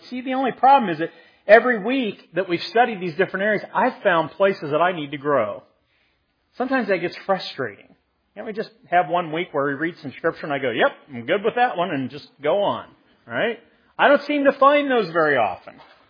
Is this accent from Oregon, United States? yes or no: no; East Liverpool, Ohio, United States; I was back in my hometown, East Liverpool, Ohio. And, you know, I lived there the first 18 years of my life.